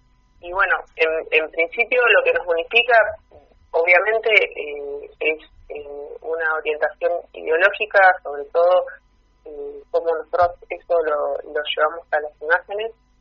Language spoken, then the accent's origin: Spanish; Fiske Menuco, Río Negro, Argentina; also born or lived in La Plata; Sí, yo nací acá, terminé el secundario, me fui a estudiar.